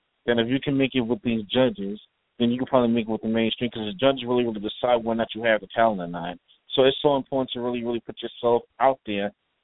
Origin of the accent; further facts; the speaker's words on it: New York, United States; And Arlene, you know, you're from New York and I'm from New York, and you see stuff that's really, really, you know, going on.